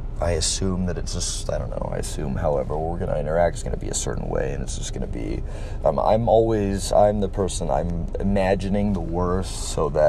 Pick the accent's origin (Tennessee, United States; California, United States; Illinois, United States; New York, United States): California, United States; Chino; I'm not from Santa Cruz, I'm from Chino.